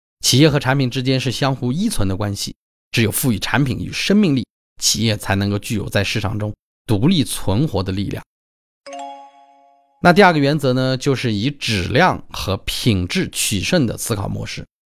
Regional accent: China; 跟我们中国人呢所需要的已经十分贴近了

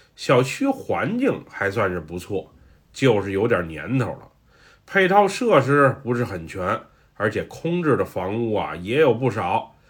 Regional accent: Chiang Mai, Thailand; also born or lived in Bangkok; 我在很小的时候是在清迈长大的，对那时的记忆啊，我是特别的模糊

